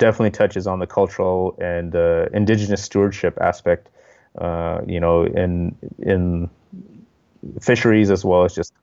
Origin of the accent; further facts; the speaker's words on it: San Felipe Pueblo, New Mexico, United States; So our culture, the Pueblo culture, so I'm from San Felipe Pueblo, Laguna, and Hopi.